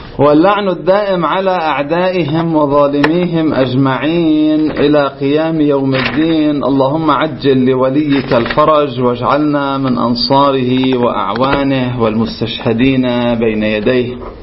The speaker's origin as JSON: {"language": "Arabic", "country": "Lebanon"}